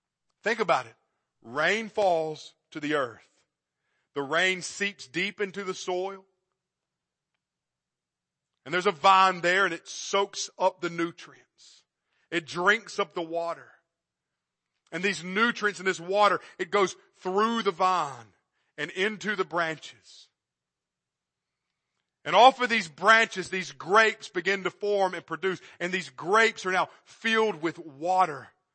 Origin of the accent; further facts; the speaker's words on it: York, South Carolina, United States; I'll tell you, I'm from York, South Carolina.